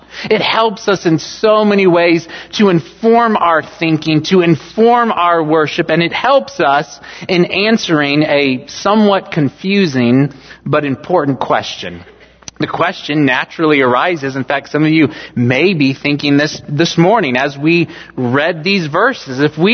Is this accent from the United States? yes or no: yes; California, United States; Growing up in California, I always wondered how I could get a license to kill.